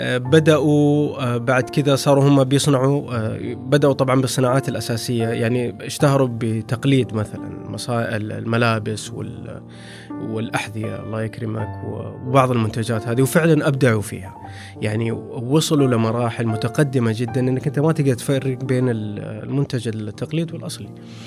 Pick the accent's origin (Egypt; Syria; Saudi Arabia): Saudi Arabia; فقال لي أنت من فين؟ فقلت له أنا من السعودية